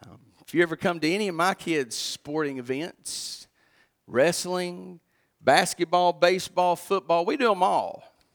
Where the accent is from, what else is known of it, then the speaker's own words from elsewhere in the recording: the South, United States; Oh, my, I'm from the South. In the South, adding to the Word of God, that's dangerous.